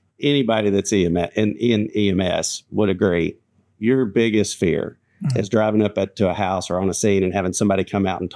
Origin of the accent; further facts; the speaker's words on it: Bryant, Arkansas, United States; also born or lived in North Little Rock; I'm from Central Arkansas. I was born in North Little Rock. I lived in Northwest Arkansas for a very brief time, but I started first grade here in Central Arkansas in Bryant.